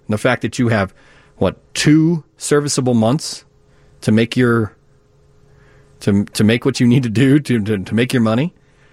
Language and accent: English; Chicago, Illinois, United States; I grew up in Chicago listening to the 8 o'clock.